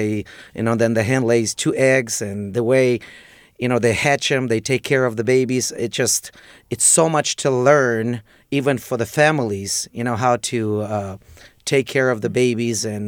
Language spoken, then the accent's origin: English; Ukraine; English is a second language; now in United States; I am from Ukraine originally. Grew up there, and in 2005, I moved to United States